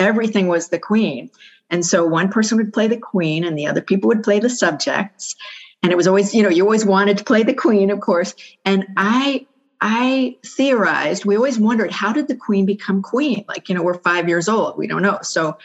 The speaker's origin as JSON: {"language": "English", "town": "Toronto", "region": "Ontario", "country": "Canada", "tie": "born or raised there", "also_born_or_lived": "England", "said": "I'm Canadian, as I said. I was actually born in England, and then pretty quickly my parents were Canadian, moved back to Canada. So my younger years were in growing up in Canada, Toronto."}